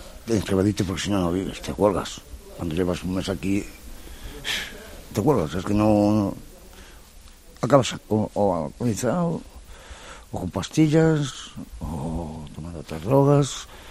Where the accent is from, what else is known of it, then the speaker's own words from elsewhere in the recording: Galicia, Spain; Yo soy gallego. Gallego. Soy gallego.